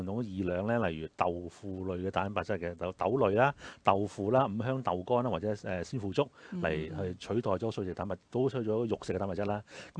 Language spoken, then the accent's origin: Cantonese; China; 我哋中國人好中意誒淋個豉油汁上面啊